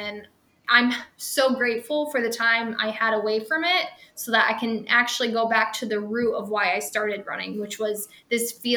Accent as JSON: {"language": "English", "town": "Canton", "region": "Ohio", "country": "United States", "tie": "born or raised there", "said": "I'm born and raised in Stark County, by the way, from Canton area. Went to Canton Central Catholic, went to Malone. So I've been in Canton most of my life."}